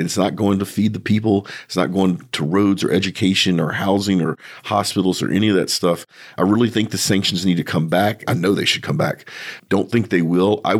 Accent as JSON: {"language": "English", "country": "United States", "said": "As an American, there are times I wish I could put some of our politicians in jail"}